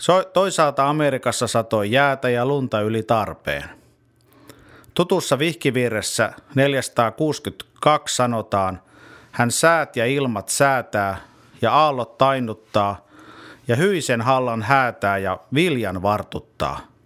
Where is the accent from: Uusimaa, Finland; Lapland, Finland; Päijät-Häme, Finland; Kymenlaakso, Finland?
Päijät-Häme, Finland; Sysmä; born there; Synnyin pitäjäni Sysmän Lähilehdessä